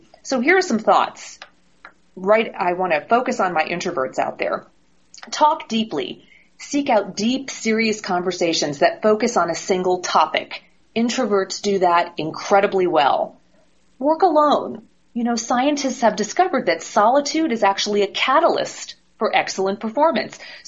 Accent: New Jersey, United States; I love to hear from New Jersey because that's my old stomping ground. I was raised in New Jersey, and I know exactly where Toms River is.

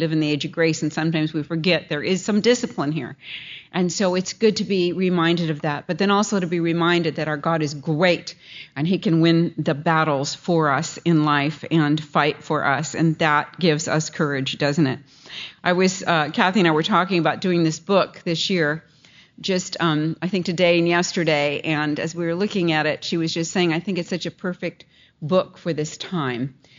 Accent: California, United States; And of course, I'm from California. So I think I'm going to move back here.

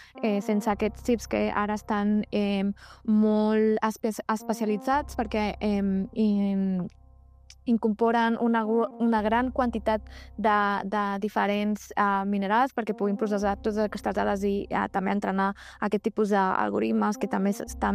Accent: Granada, Andalusia, Spain; El meu poble d'Andalusia, a Granada

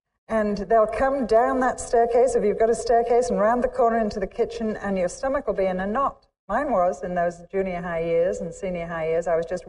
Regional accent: England, United Kingdom; now in United States; I come from England. We wear little school uniforms. We dress up to go to worship.

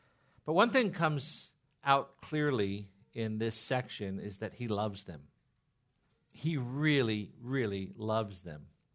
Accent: Seal Beach, California, United States; because I grew up in Orange County, and in the middle of the town that I grew up in Seal Beach, there's a street called Electric Avenue

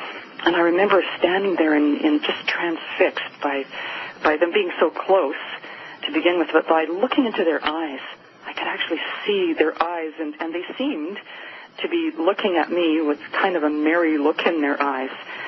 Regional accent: Canada; also born or lived in New York City; My husband and I were living in New York City for a long time. I'm Canadian

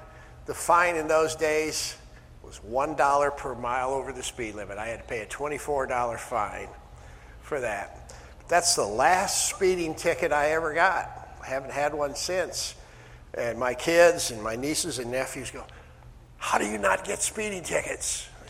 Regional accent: Iowa, United States; born there; You know, I was born in Iowa, which is part of the Louisiana Purchase that happened when Jefferson was president.

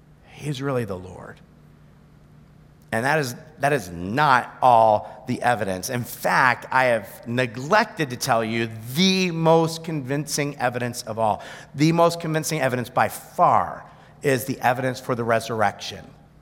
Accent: Hammondsport, New York, United States; So I grew up in Hammondsport, New York. You've never heard of Hammondsport because there's no reason to have heard of Hammondsport.

